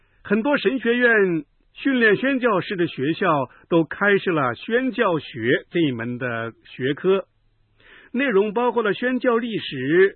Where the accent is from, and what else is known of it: China